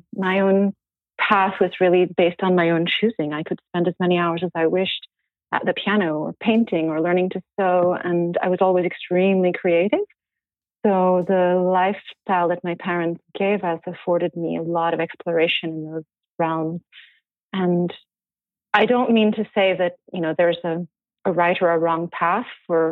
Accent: France; moved away; I was born in France, actually. I was born to a French mother and a Greek father. And, you know, I'm actually a triplet. So we lived in France, my brothers and I, with my parents

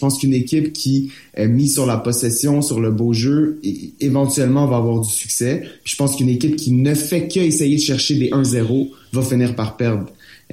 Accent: Montreal, Quebec, Canada; Moi, je suis Montréalais

